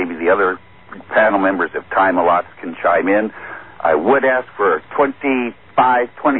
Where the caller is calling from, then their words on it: Santa Maria, California, United States; I'm calling from Santa Maria.